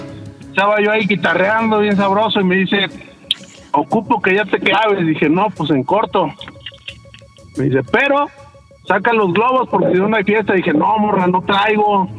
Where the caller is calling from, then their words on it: Arcelia, Guerrero, Mexico; De Arcelia Guerrero.